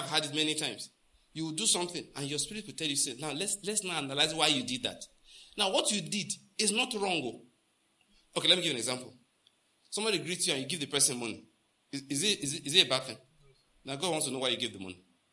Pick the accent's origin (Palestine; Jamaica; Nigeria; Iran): Nigeria; Enugu, Enugu State; now in United States; So maybe I'm a bushman. I came from Enugu.